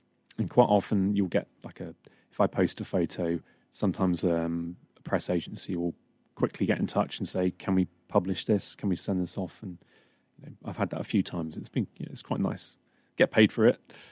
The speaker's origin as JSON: {"language": "English", "town": "Wedmore", "region": "South West England", "country": "United Kingdom", "tie": "born or raised there", "said": "So I grew up in Wedmore, went to Cheddar School."}